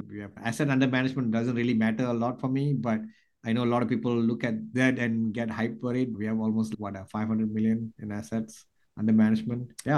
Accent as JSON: {"language": "English", "town": "Austin", "region": "Texas", "country": "United States", "said": "We are from Austin. My wife and I are from Austin."}